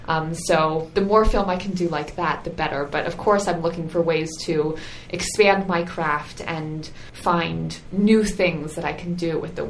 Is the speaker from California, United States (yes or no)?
yes; Lucas Valley, California, United States; Yes, I was. I grew up actually in Lucas Valley with my family and went to St. Mark's School when I was young, and then I went to Branson for high school.